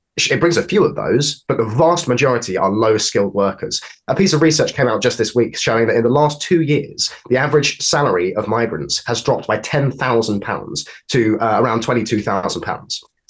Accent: South East England, United Kingdom; Then I'm actually from the southeast. I'm from Kent.

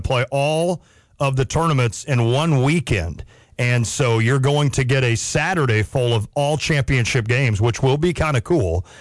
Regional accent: Camargo, Illinois, United States; I know growing up in Camargo, Illinois, I wanted nothing more, first of all, than to be at state.

